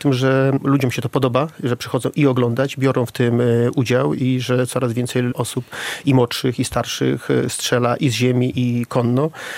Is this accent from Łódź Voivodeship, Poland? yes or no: no; Podlaskie Voivodeship, Poland; ale też jesteśmy stąd, pochodzimy z Podlasia.